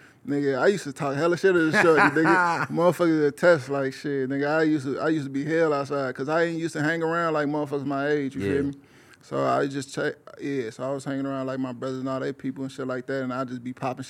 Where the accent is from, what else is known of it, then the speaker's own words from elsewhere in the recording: Hammond, Indiana, United States; I grew up all over there, so from Hammond, Gary, EC, Maryville, all that shit, you feel me?